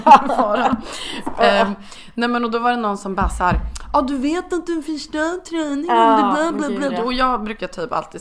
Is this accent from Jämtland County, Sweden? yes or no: yes; Östersund, Jämtland County, Sweden; för att jag är från Östersund, det är väldigt fin natur, alltid gjort det där.